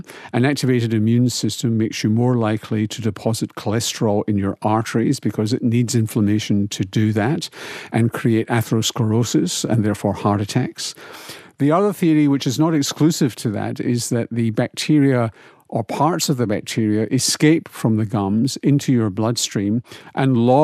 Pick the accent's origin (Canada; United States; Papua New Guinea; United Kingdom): United Kingdom; Glasgow, Scotland; I grew up in Glasgow and I've got a DMF score that's off the scale.